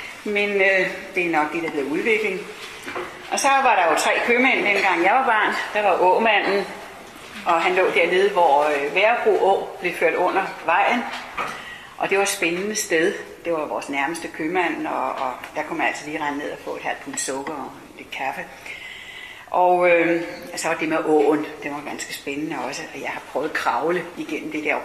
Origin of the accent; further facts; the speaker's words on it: Jonstrup, Capital Region of Denmark, Denmark; Jeg har også tænkt på min barndom i Jonstrup